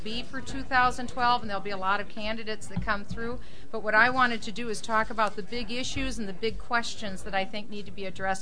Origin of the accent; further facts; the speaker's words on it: Waterloo, Iowa, United States; That's my hometown paper.